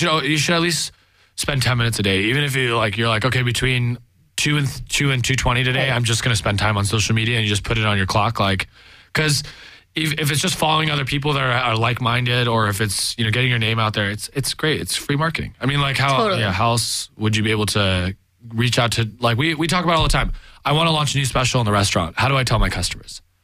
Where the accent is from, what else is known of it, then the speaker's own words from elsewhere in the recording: Irvine, California, United States; I grew up in Irvine, and Irvine's 50% Asian. It's like Southern California, so it's heavily Latino. I grew up in a Persian household